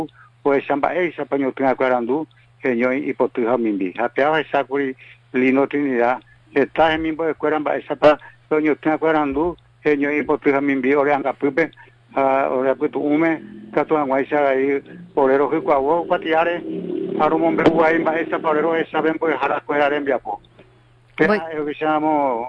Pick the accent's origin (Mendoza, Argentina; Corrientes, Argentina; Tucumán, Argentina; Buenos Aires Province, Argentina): Corrientes, Argentina; No, pero yo soy correntino, genial, vengo correntino.